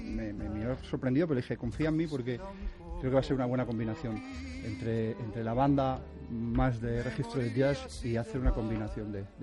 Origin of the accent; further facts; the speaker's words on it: Valencia, Valencian Community, Spain; Valencia, mi tierra.